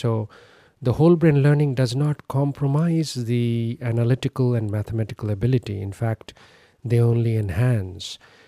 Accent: India; as I grew up in India

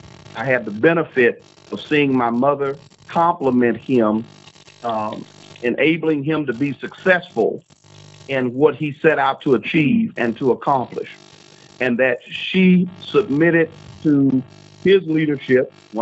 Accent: Beaumont, Texas, United States; We lived in, I'm from Beaumont, Texas, my hometown. We're a suburb of Louisiana.

